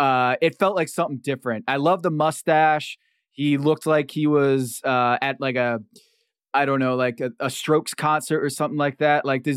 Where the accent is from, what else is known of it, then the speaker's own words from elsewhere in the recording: Connecticut, United States; I grew up in Connecticut. I wasn't a UConn fan